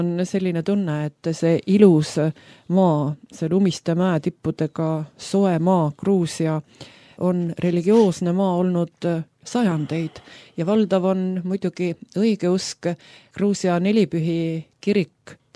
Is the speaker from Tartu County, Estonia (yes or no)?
yes; Tartu, Tartu County, Estonia; Tartu, kust mina pärit olen, on Eesti suuruselt teine linn ja meil on umbes 100 000 elaniku ja me räägime Tartust kui suurest linnast.